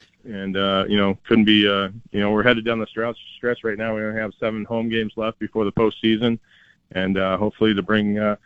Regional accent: Canada; as a Canadian, obviously you want to brag on Canada

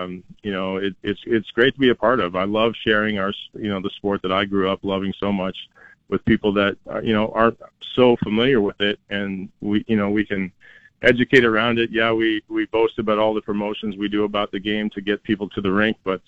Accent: Canada; as a Canadian, obviously you want to brag on Canada

